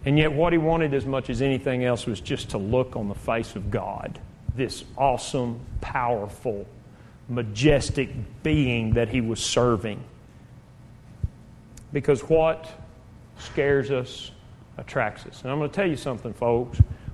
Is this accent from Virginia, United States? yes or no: no; Lubbock, Texas, United States; I grew up in Lubbock, and not unlike here.